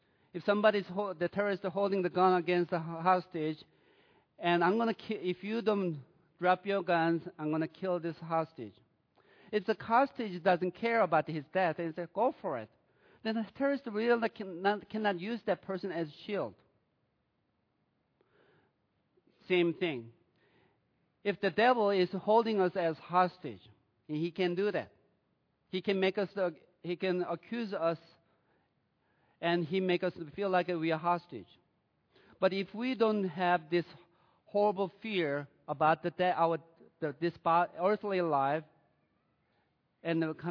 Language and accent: English; United States; born there; I was born in America.